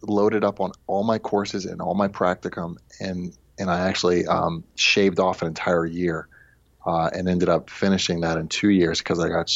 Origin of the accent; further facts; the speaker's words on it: Wilmington, Delaware, United States; So we grew up in Delaware.